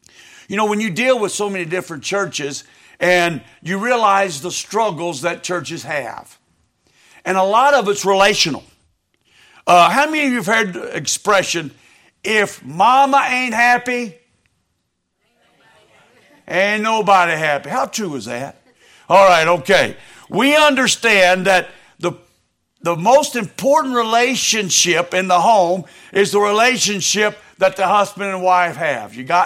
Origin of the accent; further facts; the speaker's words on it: Louisiana, United States; now in Texas; But originally, I'm not from Texas. I'm a Louisiana boy. In fact, I'm from South Louisiana.